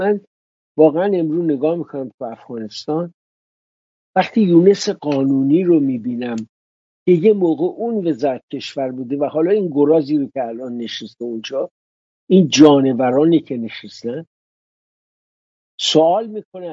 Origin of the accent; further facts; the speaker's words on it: Iran; یه بار تو کویت گفتم آن سوی آبا وطنم بود